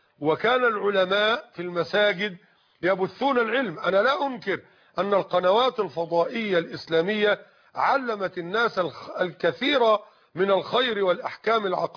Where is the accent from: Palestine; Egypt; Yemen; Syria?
Egypt; الوصية الواجبة عندنا في مصر